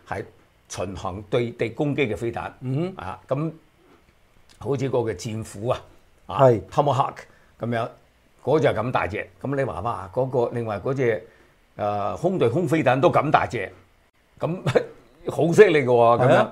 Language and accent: Cantonese; China; 但係我哋中國人有句話就係親兄弟都有算明帳